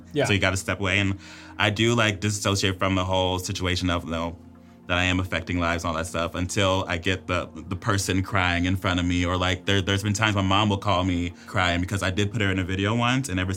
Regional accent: Los Angeles, California, United States; I'm very much in a bubble. I'm born and raised in Los Angeles. I have a very accepting family.

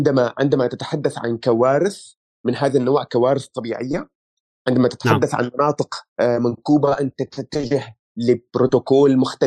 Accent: Syria; لسنا نحن كسوريين هم أول من يصيبهم زلزال على هذا الكوكب

